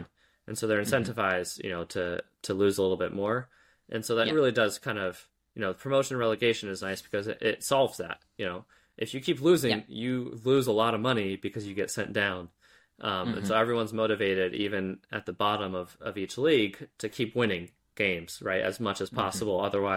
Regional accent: United States; I really, as an American, always have dreamed of Americans doing relegation and promotion

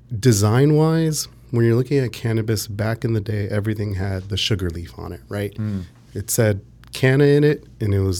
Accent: Los Angeles, California, United States; Yeah, I was born and raised in L.A. I grew up in between Koreatown and Venice Beach.

